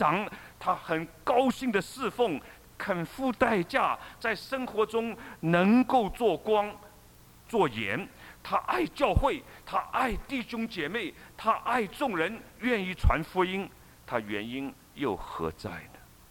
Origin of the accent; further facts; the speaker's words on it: China; 你知道我们中国人，特别是大陆的人，在文化大革命中，我们有一句非常流行的话，叫痛打落水狗。